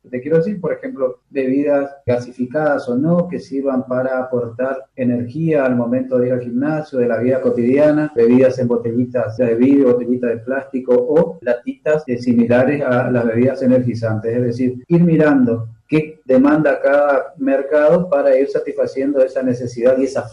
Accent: Argentina; el mate es lo que nos identifica como argentinos.

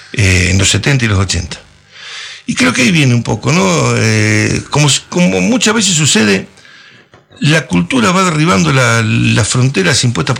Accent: La Plata, Buenos Aires Province, Argentina; Quizás porque nací muy cerca de Uruguay, porque en mi casa, en la ciudad de La Plata, se escuchaban las radios uruguayas.

